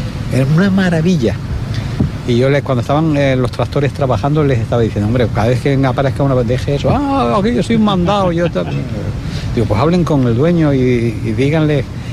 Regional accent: Las Palmas, Canary Islands, Spain; born there; now in Fuerteventura, Spain; yo nací en Las Palmas y llevo aquí, me parece, son 60 y tantos años.

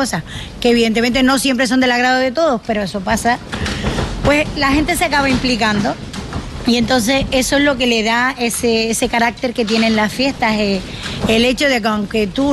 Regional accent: Valsequillo, Canary Islands, Spain; yo soy de Canarias, yo soy del municipio de Barcequillo.

